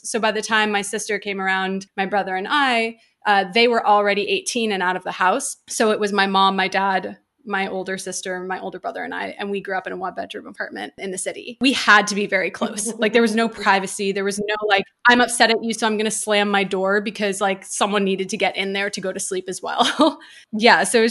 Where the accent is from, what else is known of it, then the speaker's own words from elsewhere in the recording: New York City, New York, United States; I grew up in Midtown Manhattan. So like basically right by the Bloomingdale's, like it's in City Corp. It's not an exciting part of Manhattan. It's actually mostly office buildings. So it's definitely a weird place to grow up.